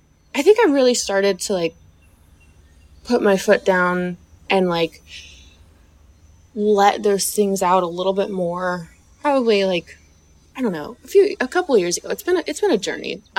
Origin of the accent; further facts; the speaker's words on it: the South, United States; I was raised in the South, and I would always be told as a kid, like, don't complain, you know, be polite, you know, mind your manners